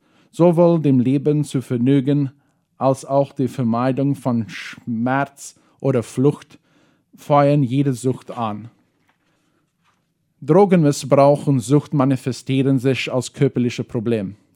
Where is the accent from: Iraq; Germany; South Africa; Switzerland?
South Africa; now in Filadelfia, Paraguay; ich komme aus Südafrika und aber wohnte jetzt in Fernheim, Philadelphia.